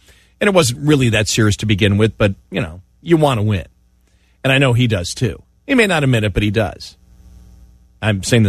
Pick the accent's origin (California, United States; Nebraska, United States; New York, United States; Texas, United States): New York, United States; And where I grew up in New York, it was the thick Kentucky bluegrass.